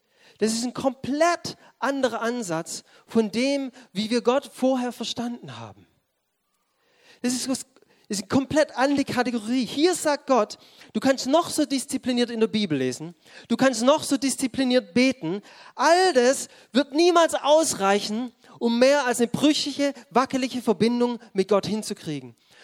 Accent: Baden-Württemberg, Germany; ich bin Schwabe, ich weiß, ich bin kein Hohenloher

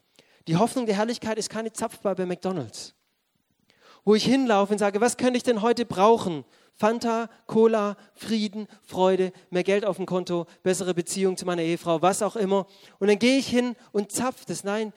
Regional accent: Baden-Württemberg, Germany; ich bin Schwabe, ich weiß, ich bin kein Hohenloher

